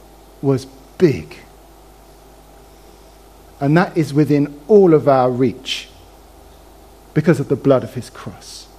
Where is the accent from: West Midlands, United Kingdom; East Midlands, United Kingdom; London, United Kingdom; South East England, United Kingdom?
London, United Kingdom; I'm a Londoner.